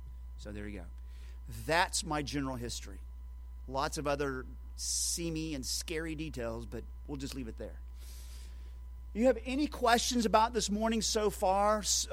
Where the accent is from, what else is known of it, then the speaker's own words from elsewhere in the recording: Oklahoma, United States; But I grew up in Oklahoma.